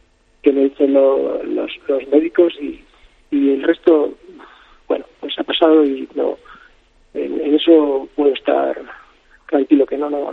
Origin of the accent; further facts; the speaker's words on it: Madrid, Community of Madrid, Spain; now in Illescas, Spain; soy de Madrid, pero me trasladé a Illescas y llevo bastante tiempo ahí.